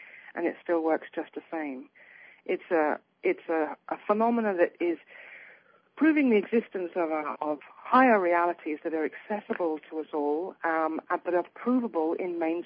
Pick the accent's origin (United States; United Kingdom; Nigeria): United Kingdom; South West England; I'm from Cornwall in England.